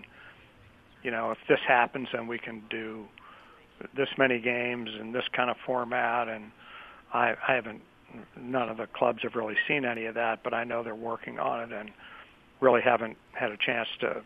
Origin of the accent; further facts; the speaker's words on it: St. Louis, Missouri, United States; growing up in St. Louis, being a Cardinal fan, my father was in the business